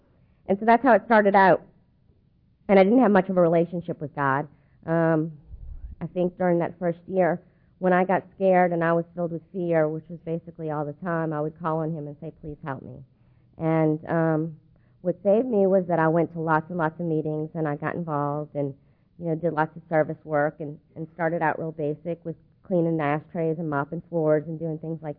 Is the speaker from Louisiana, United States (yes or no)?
yes; New Orleans, Louisiana, United States; now in Roswell, United States; I am from New Orleans. I now live in Roswell, Georgia